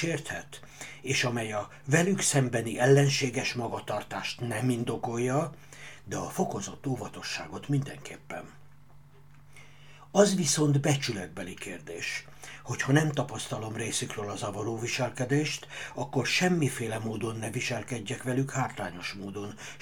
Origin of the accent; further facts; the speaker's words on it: Hungary; Végül Magyarországon maradtak, és én ott nőttem fel